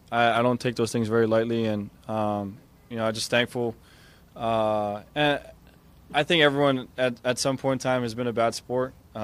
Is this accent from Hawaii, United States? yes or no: yes; Hawaii, United States; Well, growing up in Hawaii, man, it was a privilege. We had the Pro Bowl year in and year out.